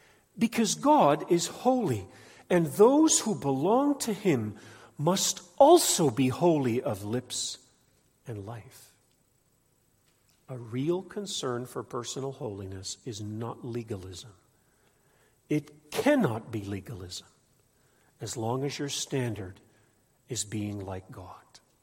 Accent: Nigeria; now in Canada; I grew up in Nigeria, and we had a cashew tree.

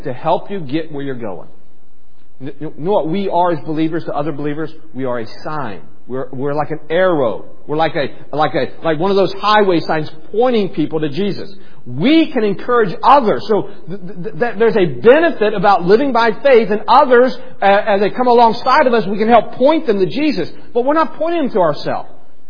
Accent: Cleveland, Ohio, United States; We're from Cleveland. He's kind of sticks in your mouth to say, Pittsburgh.

